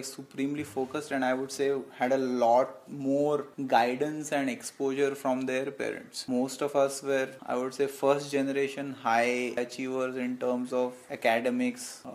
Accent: Bombay, Maharashtra, India; moved away as an adult; also born or lived in Bangalore / Delhi; I come from, I would say, a middle-class background. Born and brought up in Bombay, stayed there for about 21 odd years, followed by 11 odd years in Bangalore, and then 5 plus years in Delhi.

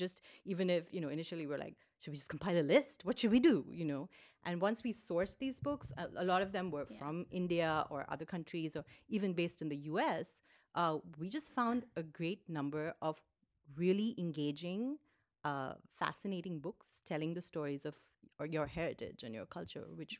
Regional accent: Lagos, Nigeria; I grew up in Lagos, Nigeria.

